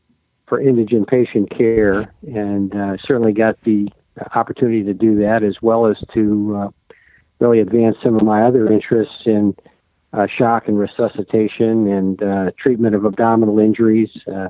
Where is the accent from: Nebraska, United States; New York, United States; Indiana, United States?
Indiana, United States; I was born in Northwest Indiana, in what's typically referred to as the region by the people that live there and the people that don't. Did all my education in Indiana